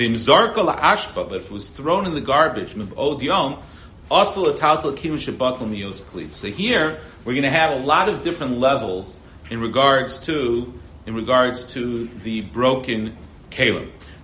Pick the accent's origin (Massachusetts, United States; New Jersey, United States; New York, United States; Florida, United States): New York, United States; Brooklyn; I grew up in New York and Brooklyn before.